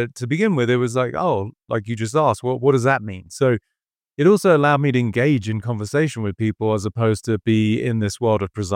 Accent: England, United Kingdom; Growing up in England, we're a little bit more traditional

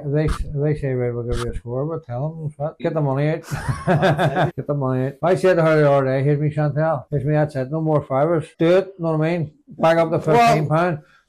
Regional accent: Belfast, Northern Ireland, United Kingdom; I'm from the Shore Road.

